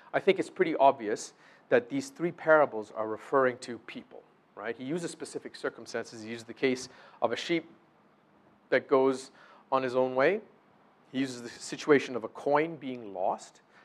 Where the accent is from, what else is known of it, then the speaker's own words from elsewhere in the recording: Canada; At least, I'm a Canadian.